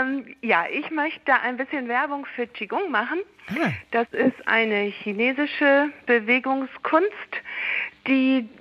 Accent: Lower Saxony, Germany; Ich komme aus Niedersachsen

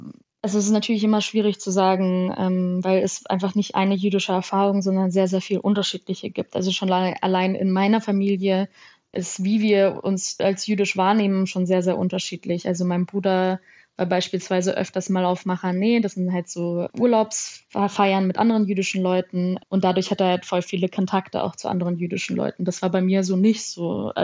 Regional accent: United States; moved away; weil ich bin erst in den USA aufgewachsen und da war es halt das Normalste der Welt. Also wir waren auch immer in jüdischen Orten

